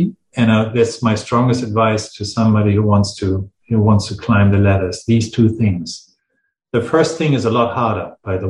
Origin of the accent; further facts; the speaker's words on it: Hamburg, Germany; over to Berlin, my hometown, Hamburg.